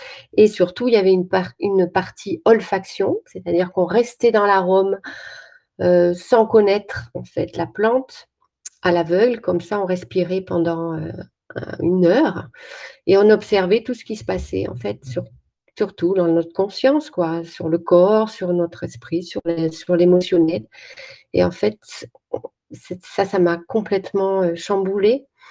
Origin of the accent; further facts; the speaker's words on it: Nice, Provence-Alpes-Côte d'Azur, France; parce que je suis niçoise à la base.